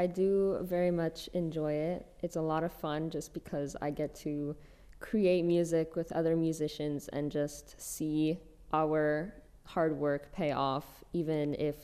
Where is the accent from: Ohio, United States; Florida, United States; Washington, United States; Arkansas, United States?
Washington, United States; Wenatchee; born there; now in Spokane, United States; I was born in Wenatchee, and then I moved to the Valley in 2015, and since then have stayed in Spokane.